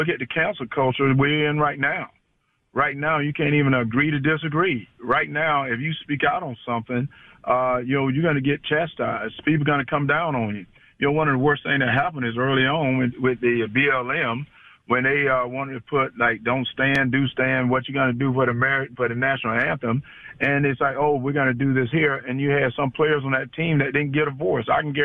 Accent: United States; I'm an American. I'm an American. I live in America, and I got an American son.

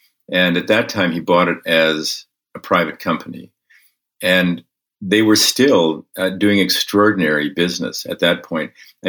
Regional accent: Winnipeg, Manitoba, Canada; I grew up in Winnipeg, and those were the two stores that virtually everyone went to.

